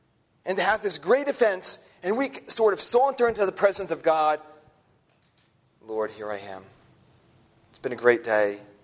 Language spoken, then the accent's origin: English; New Jersey, United States; I'm from New Jersey